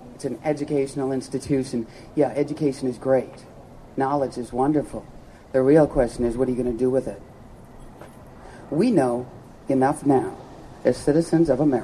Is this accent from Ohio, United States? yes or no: no; Seattle, Washington, United States; I'm from the Seattle, Washington area.